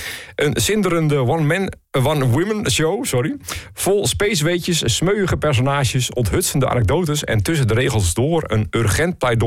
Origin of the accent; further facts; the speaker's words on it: Groningen, Netherlands; Als eerste vraag ik wij als Groningers om even de trein in te stappen en naar Assen te gaan.